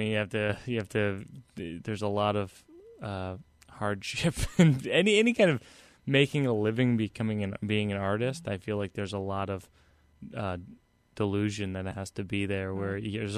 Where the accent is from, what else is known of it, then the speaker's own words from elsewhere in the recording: New Jersey, United States; I'm from Jersey.